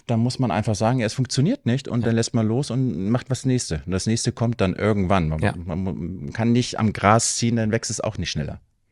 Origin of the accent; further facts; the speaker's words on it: Husum, Schleswig-Holstein, Germany; Ich bin hier wieder in Husum. Ich bin wieder zurück in meiner alten Heimat. Ja. Ich habe hier viele Freunde, Bekannte, fühle mich einfach wohl in unserer tollen Hafenstadt hier.